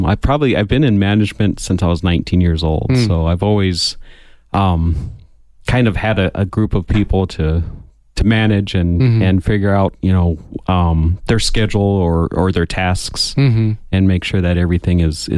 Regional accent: Tucson, Arizona, United States; I grew up here. I grew up in Tucson.

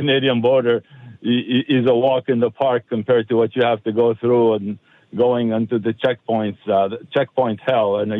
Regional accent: Ramallah, West Bank, Palestine; I don't have immediate family. I grew up in the Ramallah area. Most of my family are in the U.S. now

